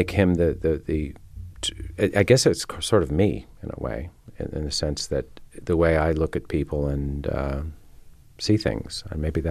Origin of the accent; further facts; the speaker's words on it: New York, United States; also born or lived in London; Yeah, I grew up mostly in New York, so a little bit in London, but no, not at all.